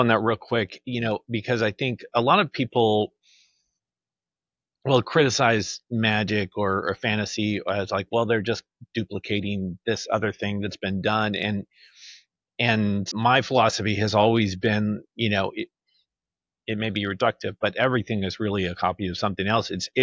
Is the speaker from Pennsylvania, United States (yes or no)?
no; Texas, United States; I grew up in South Texas, and so I was at one point very fluently bilingual